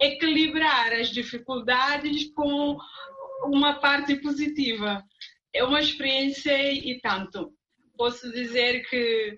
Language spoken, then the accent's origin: Portuguese; Guinea-Bissau; Eu pretendo ir a Guiné-Bissau fazer uma coisa para contribuir para o meu país também.